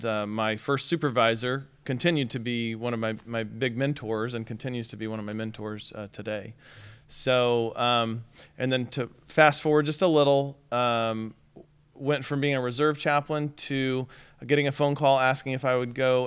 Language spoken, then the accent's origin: English; United States; born or raised there; also born or lived in Bitburg, Germany